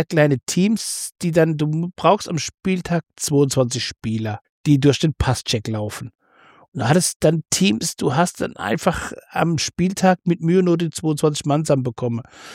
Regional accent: Rhineland-Palatinate, Germany; ich bin ja hier in der Pfalz groß geworden.

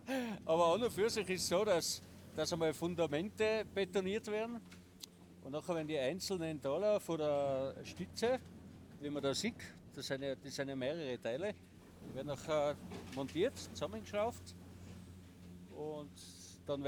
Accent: Innsbruck, Tyrol, Austria; Ich komme eigentlich aus Innsbruck und ich bin Seilbahnmaschinist.

